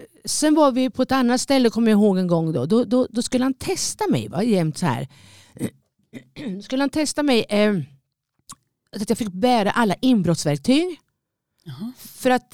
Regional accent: Linköping, Östergötland, Sweden; alla vet väl att jag kommer från Linköping förmodligen, men det här var en förort till Linköping

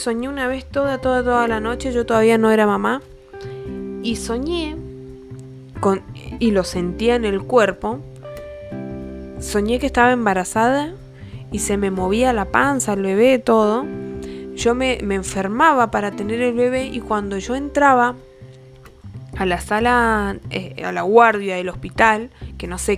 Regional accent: Mendoza, Argentina; Como buena mendocina, no sé por qué, porque habitualmente no lo hago, pero me han dado un sueñazo.

